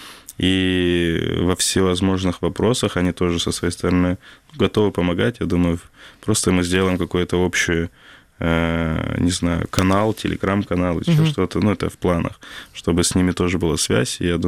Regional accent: Crimea, Ukraine; я после переезда из Крыма, не переезда, но временное, скажем так, на обучение, когда выехал в Киев, у меня обострилась моя крымско-татарскость

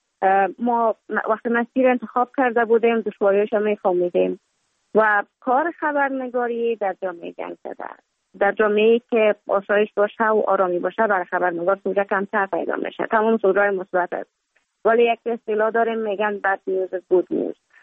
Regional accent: Kabul, Afghanistan; born or raised there; also born or lived in Mazar-i-Sharif

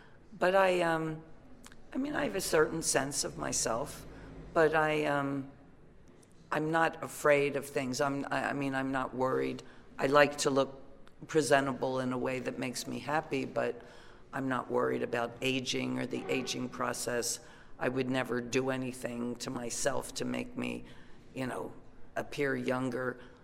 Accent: New Jersey, United States; I'm not from New York. I was from a rural a town in South Jersey. I came to New York. I flourished in New York and started my band there and CBGB's

